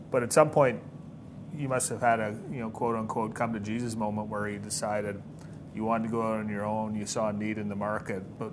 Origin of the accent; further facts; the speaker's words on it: Canada; I'm from Canada.